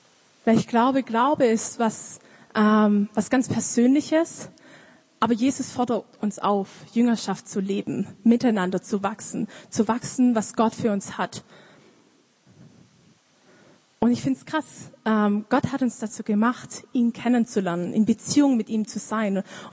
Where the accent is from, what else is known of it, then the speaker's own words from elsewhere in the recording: Stuttgart, Baden-Württemberg, Germany; Ich komme aus Stuttgart. Vielleicht werdet ihr es während ich rede ein bisschen hören.